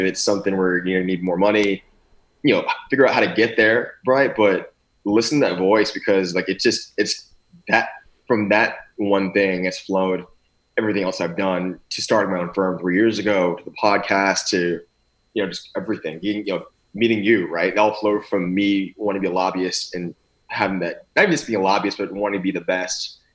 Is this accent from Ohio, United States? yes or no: no; Austin, Texas, United States; I grew up in South Austin.